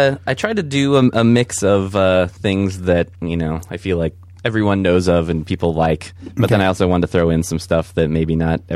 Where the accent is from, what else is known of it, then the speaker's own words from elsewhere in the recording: Richmond, Virginia, United States; At that time, I lived in Richmond, Virginia.